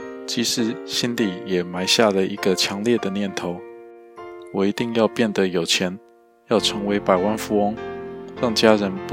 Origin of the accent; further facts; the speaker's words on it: Kaohsiung, Taiwan; 我出生于台湾高雄，一座依山傍海的港口城市，空气中总带着咸咸的海味，天气变化多端